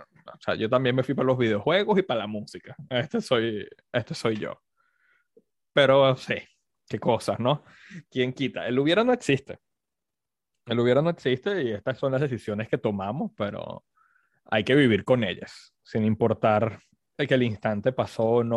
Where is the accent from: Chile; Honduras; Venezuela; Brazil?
Venezuela; now in United States; En Venezuela no es tanto el fútbol, sino el béisbol. Entonces, en mi pueblo habían dos, en particular, habían dos estadios de béisbol que eran famosos.